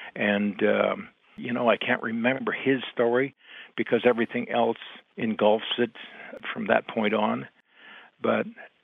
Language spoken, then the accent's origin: English; Las Vegas, Nevada, United States; from Las Vegas.